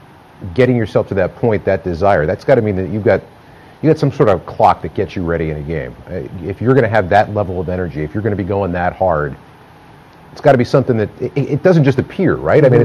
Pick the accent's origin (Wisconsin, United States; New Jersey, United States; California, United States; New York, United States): New Jersey, United States; also born or lived in Northeast; I'm born and raised in New Jersey, lived my entire life in the Northeast.